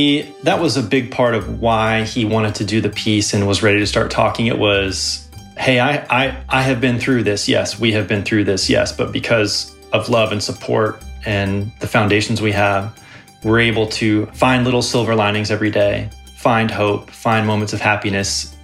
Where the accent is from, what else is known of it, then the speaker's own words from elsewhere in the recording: Atlanta, Georgia, United States; I was a kid, I grew up in Atlanta, watched him at a Hawks Mavericks game